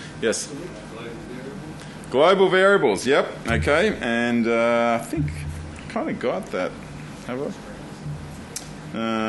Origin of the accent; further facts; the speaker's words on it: Australia; Try to keep the words a bit shorter for me, because I'm Australian.